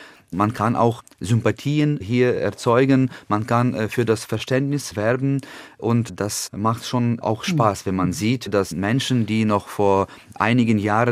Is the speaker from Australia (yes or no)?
no; Lviv, Lviv Oblast, Ukraine; German is a second language; also mitten in meine Heimatstadt Lemberg, zu Fall gebracht wurde